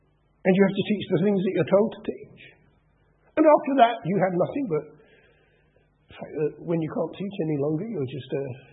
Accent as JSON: {"language": "English", "region": "London", "country": "United Kingdom", "tie": "born or raised there", "said": "Now, I grew up in the war years. From the ages of 5 till 10, I grew up in London, except when I was evacuated in the war years."}